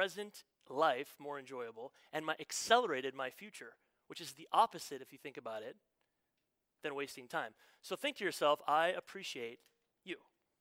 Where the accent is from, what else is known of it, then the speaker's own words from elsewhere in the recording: Midwest, United States; When I was a 13-year-old boy, I grew up in the Midwest.